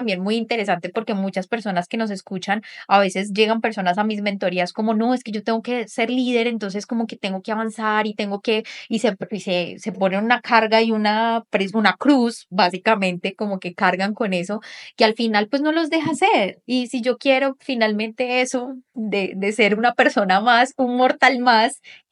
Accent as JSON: {"language": "Spanish", "town": "Popayán", "region": "Cauca", "country": "Colombia", "said": "Pues yo soy de Popayán, entonces pues tengo otras palabras, pero no importa."}